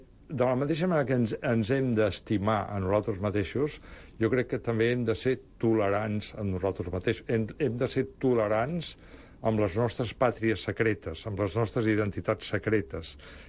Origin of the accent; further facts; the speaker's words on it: Barcelona, Catalonia, Spain; born there; also born or lived in Rome, Italy; jo vaig néixer a Barcelona, he sigut una persona que m'ha agradat molt viatjar, vaig viure a Roma, que la tinc com una segona ciutat gairebé a la mateixa alçada que Barcelona. Soc català i soc catalanoparlant, però també soc hispanoparlant.